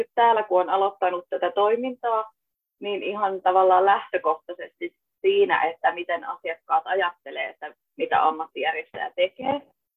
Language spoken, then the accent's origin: Finnish; Kangasala, Pirkanmaa, Finland; now in Kittilä, Finland; Joo, tällä hetkellä me asutaan täällä Levillä, eli täällä Kittilässä. Ja itse olen kotoisin tuolta Kangasalta, mutta ollaan nyt muutettu tänne tuossa parisen vuotta sitten.